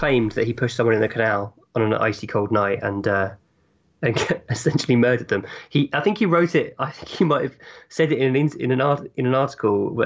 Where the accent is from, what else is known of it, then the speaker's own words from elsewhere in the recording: Hemel Hempstead, East of England, United Kingdom; Hemel Hempstead